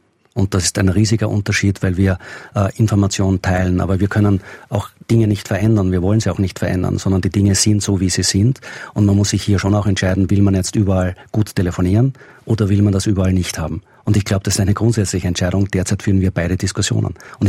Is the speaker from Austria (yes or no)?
yes; Austria; Und das weiß ich natürlich als Österreicher.